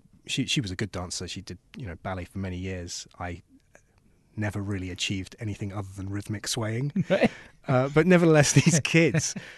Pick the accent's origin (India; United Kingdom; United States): United Kingdom; you know, I'm a Brit. We are the worst colonizers of all.